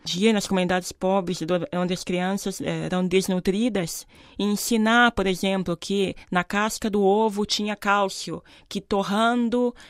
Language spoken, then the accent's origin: Portuguese; Brazil; E essa sensação, esse peso, sendo brasileira, na época eu tinha 24 anos, né?